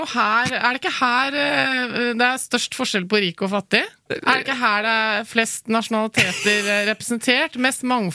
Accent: Lørenskog, Akershus, Norway; born there; Født på Lørenskog, faktisk, ja, men ja.

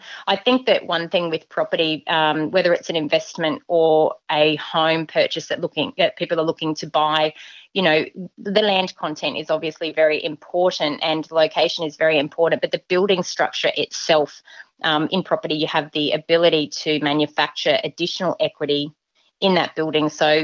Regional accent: Brisbane, Queensland, Australia; I actually grew up in the outer suburbs, which was very common back in the day. So in the southern part of the Moreton Bay Shire was where I called home.

